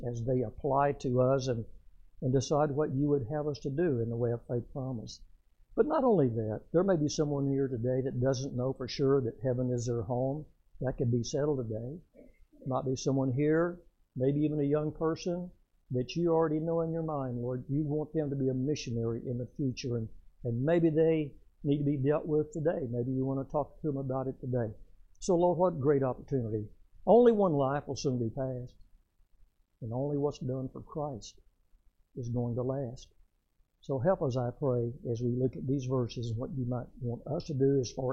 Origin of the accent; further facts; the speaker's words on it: Waco, Texas, United States; also born or lived in Arlington, United States; So I lived in Arlington, Texas, but I was born and started growing up in Waco, Texas, which is about 100 miles south down back then, Highway 81, before 35 was completed.